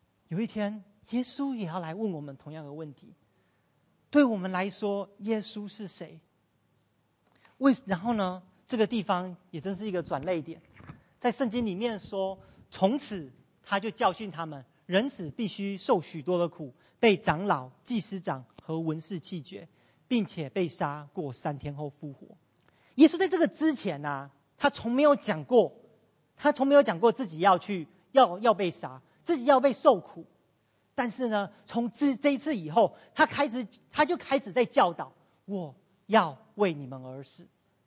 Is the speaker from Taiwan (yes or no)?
yes; Taiwan; 我从台湾来，我相信从台湾来的人一定知道，台湾的属灵空气是非常混乱的。